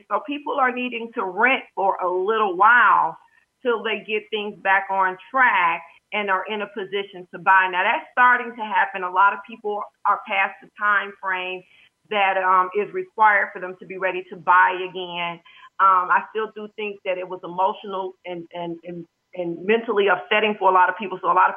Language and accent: English; New York, United States; Yeah, and I'm originally from New York.